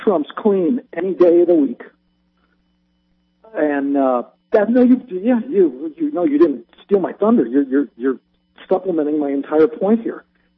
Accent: Baltimore, Maryland, United States; also born or lived in Colorado; I grew up in Baltimore, and then I spent the majority of my life in Colorado.

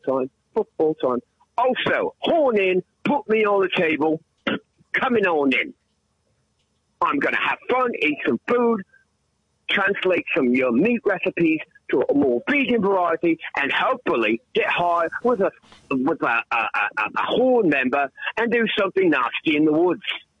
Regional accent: England, United Kingdom; now in Bronx, United States; So I came to the Bronx. I was born in England. I'm English.

